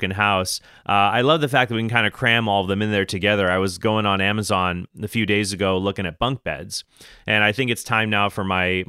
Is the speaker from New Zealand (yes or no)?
no; Phoenix, Arizona, United States; I remember growing up in Phoenix, and I was friends with Catholic families that had 10 or 11 or 12 kids.